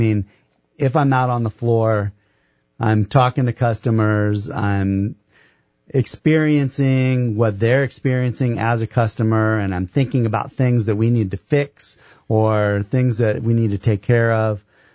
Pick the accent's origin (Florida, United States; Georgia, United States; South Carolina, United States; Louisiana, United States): South Carolina, United States; I actually came to New Mexico for the climbing. I grew up in South Carolina.